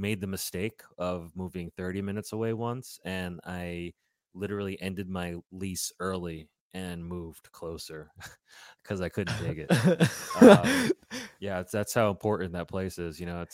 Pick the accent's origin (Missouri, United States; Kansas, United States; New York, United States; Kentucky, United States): New York, United States; Brooklyn; there's something about growing up in Brooklyn where you kind of like you feel for it more, you know.